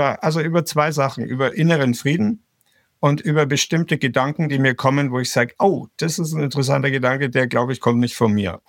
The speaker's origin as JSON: {"language": "German", "region": "Bavaria", "country": "Germany", "tie": "born or raised there", "said": "Also ich bin aufgewachsen in der Oberpfalz und es ist damals zumindest noch 95% katholisch gewesen. Heute nicht mehr so. Bin also in einer katholischen Familie aufgewachsen"}